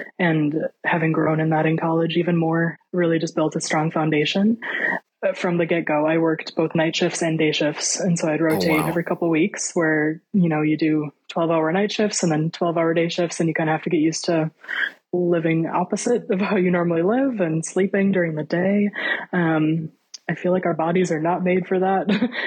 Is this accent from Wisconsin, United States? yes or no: yes; Eau Claire, Wisconsin, United States; I was born in Eau Claire, Wisconsin, and raised in Wisconsin.